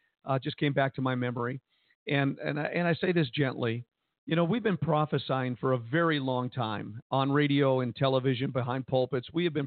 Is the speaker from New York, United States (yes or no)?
no; Jersey City, New Jersey, United States; And I grew up in Jersey City. I grew up, you know, I was a worldly guy like everybody else.